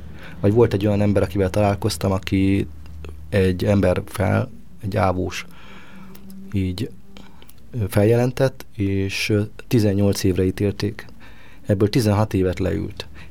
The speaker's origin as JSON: {"language": "Hungarian", "town": "Tarcal", "region": "Borsod-Abaúj-Zemplén", "country": "Hungary", "said": "mi egyébként borsodiak vagyunk, Tarcáról származom"}